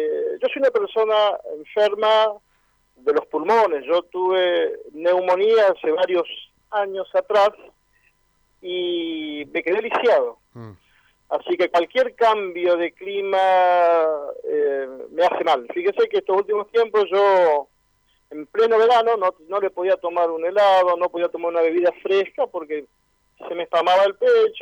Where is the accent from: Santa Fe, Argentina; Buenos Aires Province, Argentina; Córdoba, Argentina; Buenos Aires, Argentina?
Santa Fe, Argentina; No, en Santa Fe, Santa Fe. Yo tengo la sospecha de que me enfermé en Santa Fe, en mi pueblo transbordando.